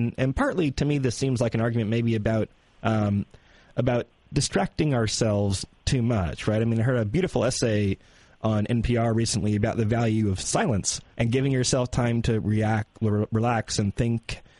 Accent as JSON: {"language": "English", "region": "Michigan", "country": "United States", "tie": "born or raised there", "said": "I think I remember this, but, yeah, I grew up in Michigan."}